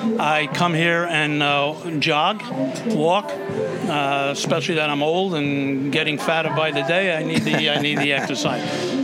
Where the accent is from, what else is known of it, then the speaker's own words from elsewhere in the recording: Bronx, New York, United States; And I grew up in the Bronx listening to the stories from my father.